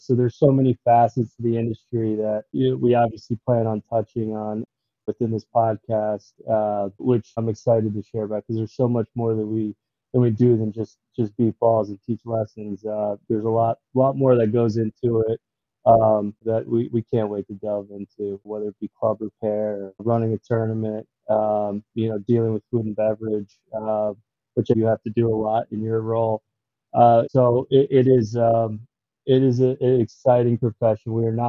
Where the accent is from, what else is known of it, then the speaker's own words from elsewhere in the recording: North Carolina, United States; Gotten to see the world, and that's something I would have never envisioned growing up in North Carolina.